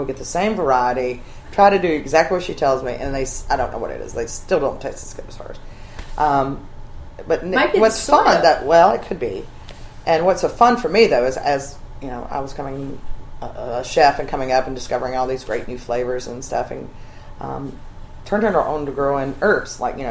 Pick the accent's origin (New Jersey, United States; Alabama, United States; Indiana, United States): Alabama, United States; I grew up in Alabama.